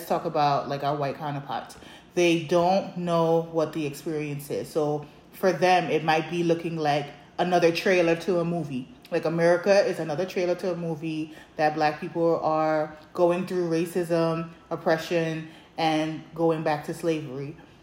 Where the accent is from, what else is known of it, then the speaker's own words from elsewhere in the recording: Grenada; I grew up in Grenada, so it was very limited resources.